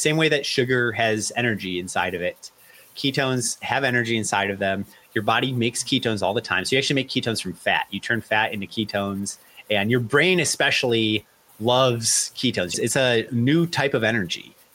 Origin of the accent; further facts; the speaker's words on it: Chicago, Illinois, United States; I was that kid and growing up in Chicago at age 15, like selling glow sticks at the Taste of Chicago